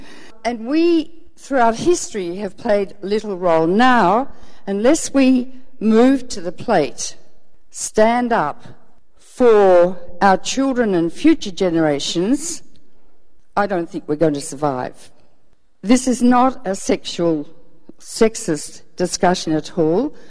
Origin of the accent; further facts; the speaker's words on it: Melbourne, Victoria, Australia; And I was brought up in Melbourne where that film was set.